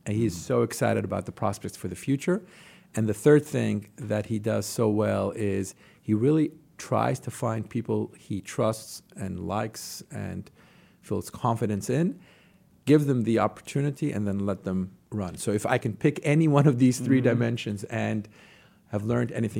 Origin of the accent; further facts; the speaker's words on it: Jerusalem, Jerusalem District, Israel; You know, I grew up in Jerusalem, in Israel.